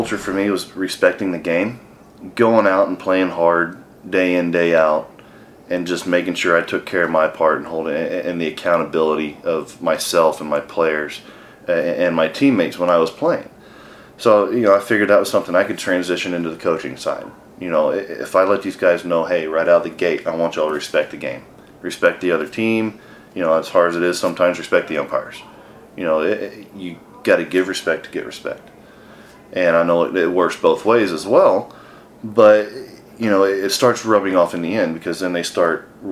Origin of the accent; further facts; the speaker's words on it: Fort Worth, Texas, United States; Well, I'm originally from Fort Worth. So being born and raised here, I feel like it kind of made sense.